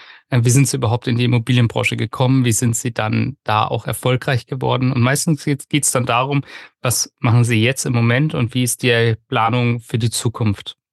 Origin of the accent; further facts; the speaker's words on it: Munich, Bavaria, Germany; Ich befinde mich jetzt gerade im wunderschönen München, tatsächlich meine Heimatstadt, auch die Stadt, in der ich aufgewachsen bin.